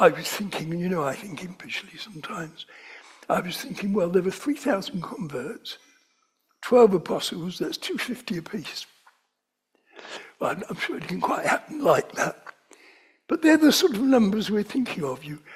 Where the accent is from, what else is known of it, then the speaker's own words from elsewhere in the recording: London, United Kingdom; accent: London; Everybody would know that I'm a Londoner. If I go to Zambia, I'm ashamed of my London accent